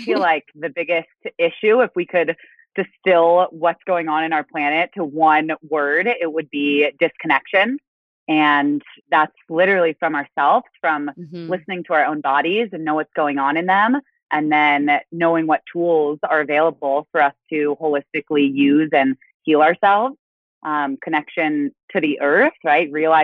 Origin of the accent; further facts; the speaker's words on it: California, United States; I grew up in California.